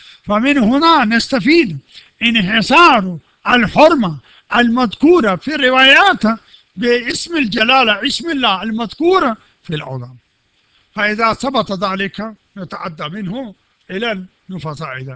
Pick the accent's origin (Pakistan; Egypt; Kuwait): Pakistan; Arabic is a second language; مثلا هناك عندنا في باكستان